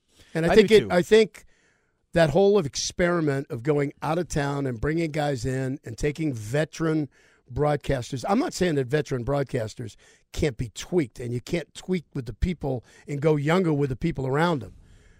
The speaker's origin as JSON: {"language": "English", "town": "Detroit", "region": "Michigan", "country": "United States", "tie": "born or raised there", "said": "I grew up in Motown right."}